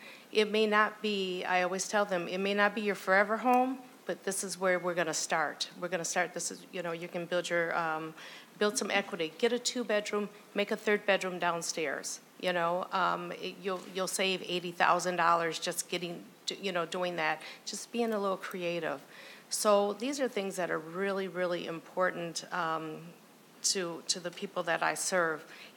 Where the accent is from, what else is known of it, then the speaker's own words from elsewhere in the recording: Minneapolis, Minnesota, United States; And I grew up in South Minneapolis in the Bryant Central neighborhood.